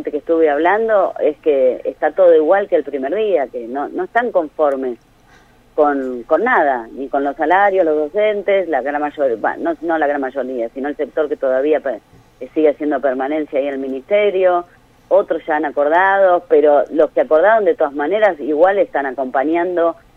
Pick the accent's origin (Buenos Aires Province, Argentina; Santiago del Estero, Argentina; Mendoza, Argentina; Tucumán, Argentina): Buenos Aires Province, Argentina; Mar del Plata; moved away as an adult; now in Buenos Aires, Argentina; yo soy de Mar del Plata, yo soy marplatense, y en realidad en Buenos Aires hace un año que estoy, antes trabajé en Mar del Plata.